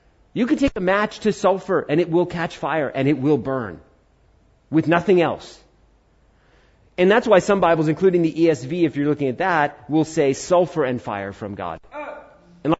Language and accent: English; India; I'm Indian.